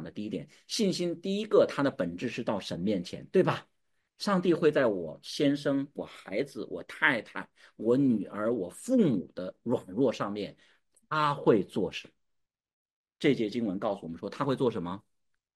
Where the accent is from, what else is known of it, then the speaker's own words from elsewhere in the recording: China; 因为我们中国人特别相信那个错误的教育方式、错误的交流方式